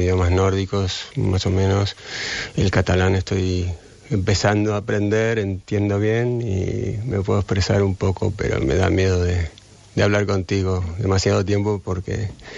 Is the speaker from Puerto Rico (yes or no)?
no; Argentina; Sí, bueno, es mi lengua materna, al igual que el inglés, porque nos mudamos, mi familia, cuando era muy pequeño, a la Argentina. Y me crié, digamos, hablando, aprendiendo el inglés y de mi madre, que es norteamericana, y el castellano en Argentina.